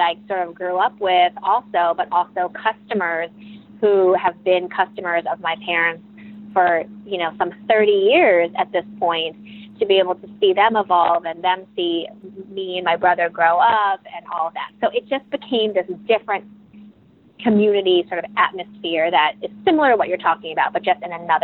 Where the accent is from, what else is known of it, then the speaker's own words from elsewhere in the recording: Pennsylvania, United States; Well, my parents are immigrants from Thailand, and I was born in the States, but they came here with no money and started their own business. They started a Thai restaurant in the Philadelphia area.